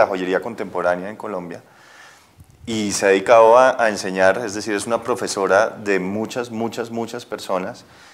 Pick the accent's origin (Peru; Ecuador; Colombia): Ecuador; born or raised there; also born or lived in Barcelona